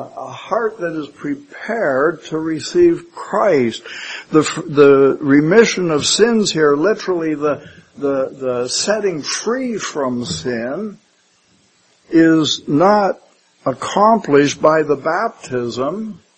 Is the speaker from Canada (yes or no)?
yes; Canada; We're Canadian. We know how to live as Canadians.